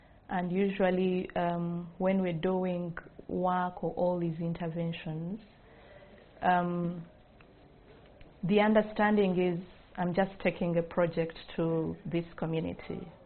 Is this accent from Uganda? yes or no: yes; Eastern Region, Uganda; English is a second language; a girl that has grown up in these communities. I come from the Eastern, from Busoga region.